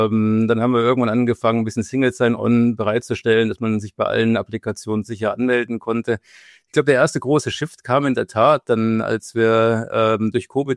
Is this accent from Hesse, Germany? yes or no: yes; Kassel, Hesse, Germany; Also erstmal komme ich sozusagen aus Kassel, bin eher ein Wirtschaftsflüchtling, den dann vielleicht doch auch ein bisschen die Fußballleidenschaft in den Süden getrieben hat.